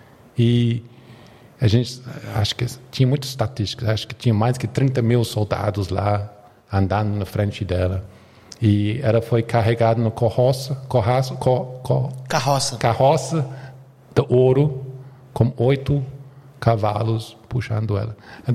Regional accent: England, United Kingdom; Portuguese is a second language; eu sou da Inglaterra. Talvez não dá para saber como é o sotaque brasileiro, mas eu venho da Inglaterra

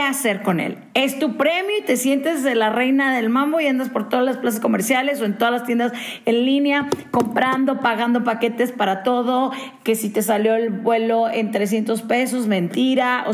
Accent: Monterrey, Nuevo León, Mexico; hablando como regia que soy, o sea, una ciudad de Monterrey donde el traslado es mucho más largo

